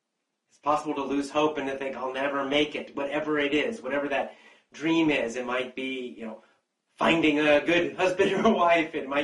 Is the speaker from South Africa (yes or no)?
no; Thailand; English is a second language; moved away as an adult; now in San Francisco, United States; I think back about 7.5 years ago to when I first moved to San Francisco. Moved to San Francisco from Thailand.